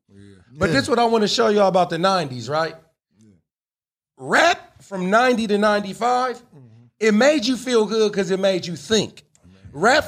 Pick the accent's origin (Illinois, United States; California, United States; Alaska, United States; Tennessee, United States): California, United States; Oakland; I'm from Oakland. What you think?